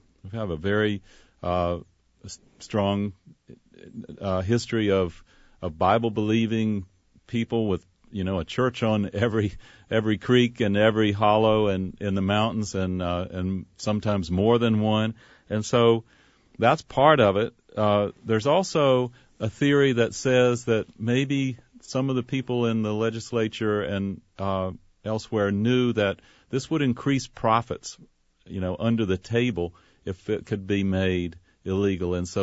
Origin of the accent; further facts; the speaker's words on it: Virginia, United States; born there; the county that where I did my research and actually where I was born in Virginia